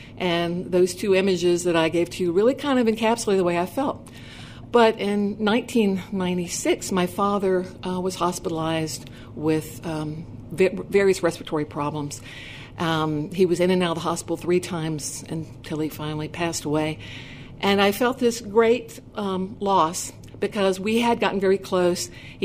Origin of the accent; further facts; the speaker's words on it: Greensboro, North Carolina, United States; I am a native of Greensboro.